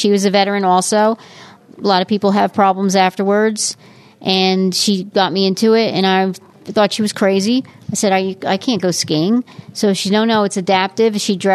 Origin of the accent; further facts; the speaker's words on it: Point Pleasant, New Jersey, United States; Point Pleasant, New Jersey.